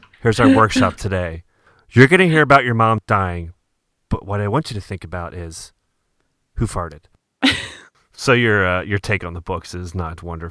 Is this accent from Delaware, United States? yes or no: yes; Delaware, United States; It's because I'm from the area. I'm from no better. I'm from Delaware.